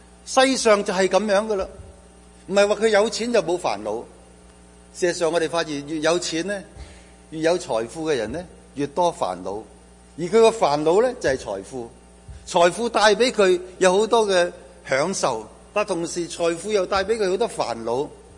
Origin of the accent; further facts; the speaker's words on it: China; 所以我中国人有一句说话成日讲，叫做聪明反被聪明误